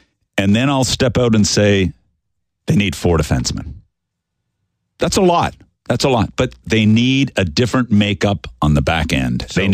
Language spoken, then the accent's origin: English; Summerside, Prince Edward Island, Canada; I'm from Summerside